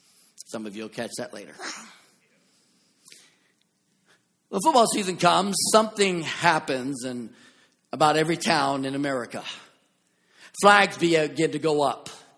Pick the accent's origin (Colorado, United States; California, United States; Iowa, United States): California, United States; I'm from California, so I have both shirts.